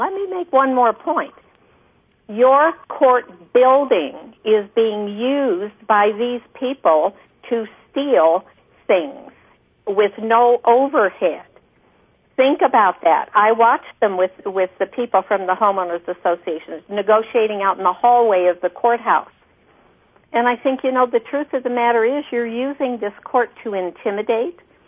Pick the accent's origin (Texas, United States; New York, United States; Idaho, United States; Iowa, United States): Idaho, United States; when I was raised in Idaho, our neighbors were very important to us.